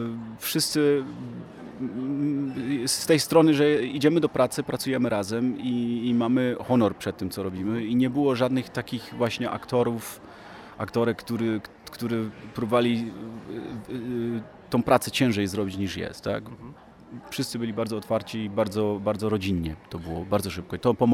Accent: Zabrze, Silesian Voivodeship, Poland; born there; accent: Silesian; urodziłem się w Zabrzu. Mam, co jest ciekawe, mam dialekt, tak? Mam taki słuchać taką warę, tak? No, może przez to, że w Zabrzu urodzony, Ślązok też, nie?

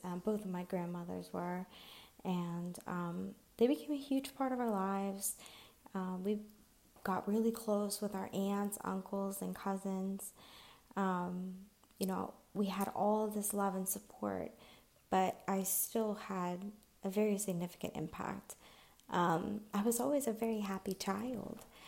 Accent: Pennsylvania, United States; So my mom, she stayed back in Pennsylvania. I'm from Pennsylvania near Pittsburgh with me and my grandmother and my aunt.

